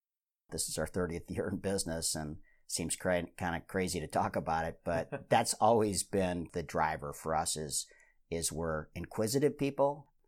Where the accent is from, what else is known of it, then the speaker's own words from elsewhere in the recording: Omaha, Nebraska, United States; You know, we're fortunate that we're from Omaha